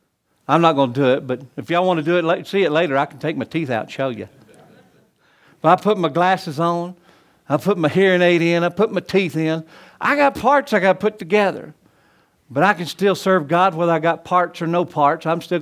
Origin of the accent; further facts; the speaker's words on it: the South, United States; So as you notice, I'm not from North Yankee Land. I'm from the South, and it's hard to talk without your 2 front teeth.